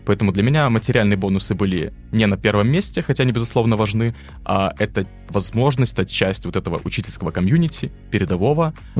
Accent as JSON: {"language": "Russian", "region": "Brest Region", "country": "Belarus", "tie": "born or raised there", "moved": "as an adult", "said": "я переехал из Брестского района в Дзержинский район, то есть это достаточно в рамках Беларуси значительное расстояние, и вот я уже... почти 2 года живу самостоятельно"}